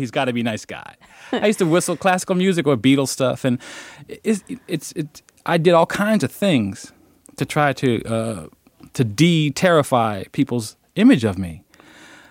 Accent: Chester, Pennsylvania, United States; moved away as an adult; also born or lived in Chicago; I spent the first 22 years of my life in Chester, Pennsylvania, where everyone knew me and everyone knew everyone by sight almost in the city

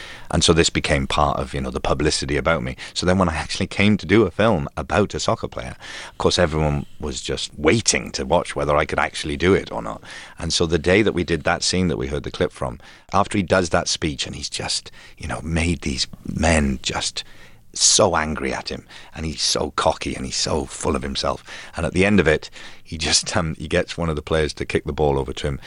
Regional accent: Port Talbot, Wales, United Kingdom; Well, it's not a city. It's a town. It has sort of between, I guess, about 35,000, 40,000 people. It's on the coast, yes. It's an old steel town

